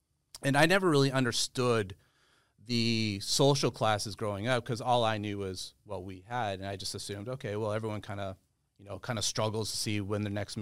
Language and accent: English; New Hampshire, United States; I grew up, I'm a New Hampshire thoroughbred.